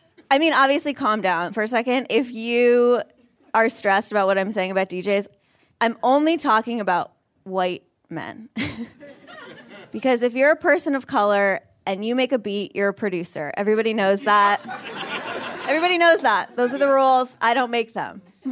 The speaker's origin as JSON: {"language": "English", "region": "Vermont", "country": "United States", "tie": "born or raised there", "said": "I grew up, I'm, like, really light-skinned, but I grew up feeling really black. I grew up in Vermont."}